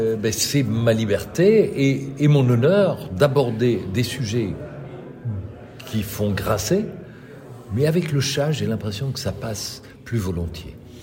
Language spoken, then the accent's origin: French; Belgium; pencherais plutôt pour un ADN belge qui n'est pas le même que sur le restant de la planète.